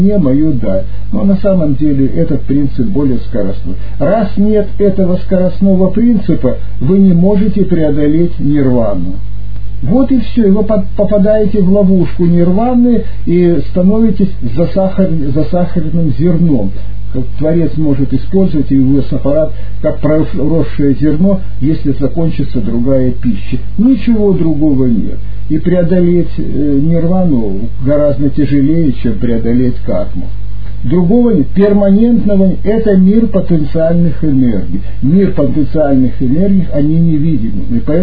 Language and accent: Russian; Russia; born there; И я благодарен за то, что я родился в России. Я благодарен за то, что я родился в антирелигиозной стране.